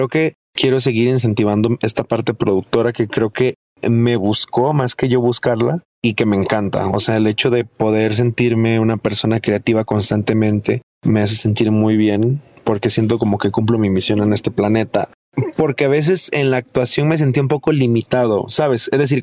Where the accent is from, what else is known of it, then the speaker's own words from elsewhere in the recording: Alajuela, Costa Rica; moved away as an adult; Soy de Costa Rica.